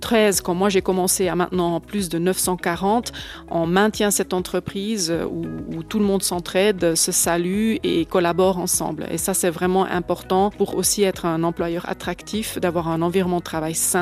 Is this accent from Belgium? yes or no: yes; Belgium; now in Villeret, Switzerland; Je suis venue de Belgique, habitante de Villeret depuis 14 ans.